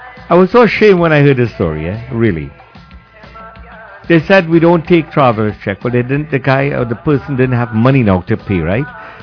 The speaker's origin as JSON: {"language": "English", "country": "Trinidad & Tobago", "said": "So I'm a Trinidadian, don't get me wrong, I know, but there are times that there are things that Guyanese went through"}